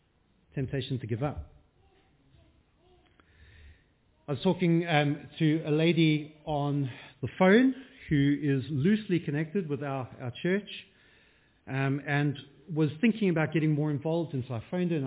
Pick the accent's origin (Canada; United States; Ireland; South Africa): South Africa; now in United Kingdom; I'm not around from around here. From much further south, I come from South Africa, and I went to a South African boarding school.